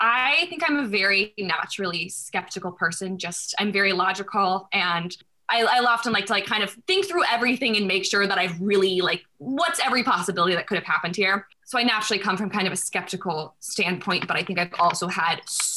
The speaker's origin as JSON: {"language": "English", "region": "North Carolina", "country": "United States", "also_born_or_lived": "St. Louis / Portland", "lives_now": "New York, United States", "said": "I am. I'm in New York right now, but I'm from North Carolina."}